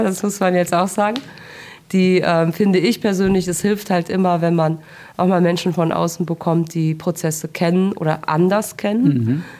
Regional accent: Dortmund, North Rhine-Westphalia, Germany; Aber als Dortmunder nach Gelsenkirchen zu fahren, das ist natürlich schon eine Sache.

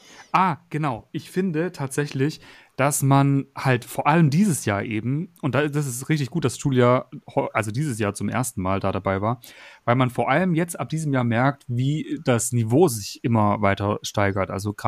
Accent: Stuttgart, Baden-Württemberg, Germany; in meiner Heimat, sage ich jetzt mal, Stuttgart

